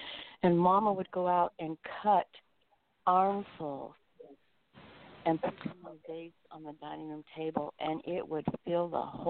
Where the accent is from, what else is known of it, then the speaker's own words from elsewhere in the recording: Spokane, Washington, United States; This reminded me of when I grew up in Spokane.